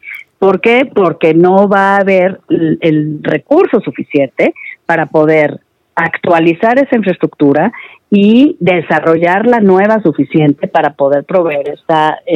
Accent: Mexico; los que vamos a sufrir somos los mexicanos

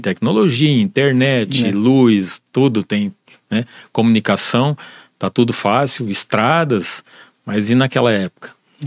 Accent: Paraná, Brazil; now in Mato Grosso, Brazil; Eu estou desde 81 no Mato Grosso. Eu sou aqui do Paraná, sou da região de Cascavel.

